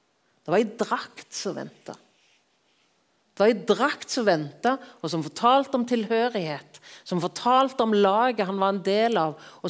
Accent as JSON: {"language": "Norwegian", "region": "Rogaland", "country": "Norway", "said": "Jeg synes jo det litt stas som Jærbu at en av de virkelig flinke fotballspillerne fra Jæren."}